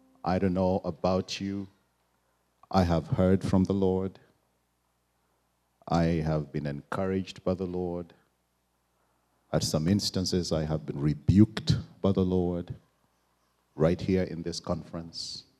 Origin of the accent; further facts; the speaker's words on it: Kenya; now in United States; I'm a Kenyan, and I'm a Christian.